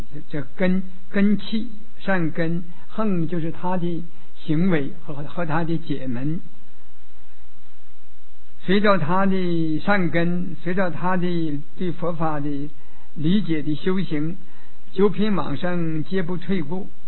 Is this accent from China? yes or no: yes; China; 我们中国人生在这个有智慧，他生在这个天地间呢，他晓得要向天地来学习啊